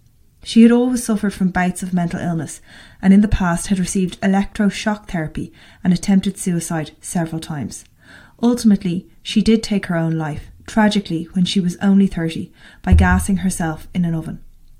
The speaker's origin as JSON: {"language": "English", "town": "Dublin", "region": "Leinster", "country": "Ireland", "said": "I'm an English teacher from Dublin"}